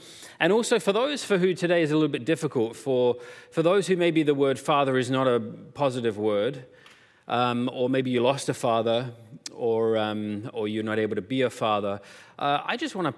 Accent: United Kingdom; even me as a Brit knows this.

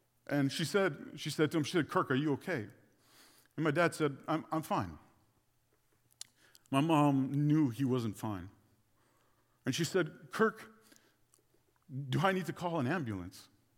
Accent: Sudbury, Ontario, Canada; We were still living in my hometown of Sudbury, and I love Sudbury.

